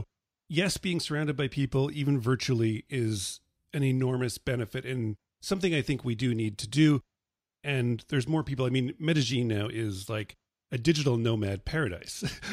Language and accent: English; Nebraska, United States; like growing up in Nebraska, how it was part of this like another world, right?